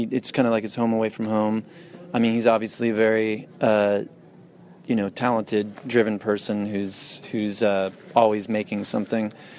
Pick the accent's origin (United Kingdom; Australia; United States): United States; Seattle, Washington; now in Portland, United States; I grew up in Seattle originally and lived sort of near where they came up